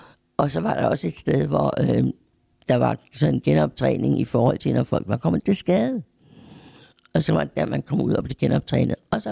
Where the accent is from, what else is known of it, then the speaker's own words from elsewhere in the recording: Randers, Central Denmark Region, Denmark; born there; Jeg er født i Randers og med en familie.